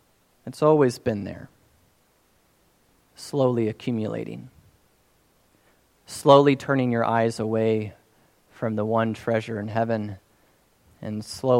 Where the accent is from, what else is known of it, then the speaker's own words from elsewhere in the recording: Perryville, United States; A new business would open up in Perryville, my hometown, and I'd already start thinking about, wonder what kind of profit margins they're getting and what they're selling.